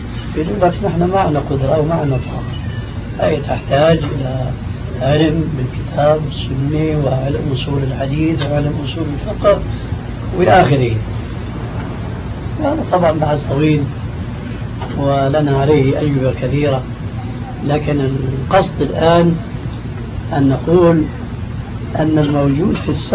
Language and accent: Arabic; Syria; أما جماهير الناس كما يقولون عندنا في سوريا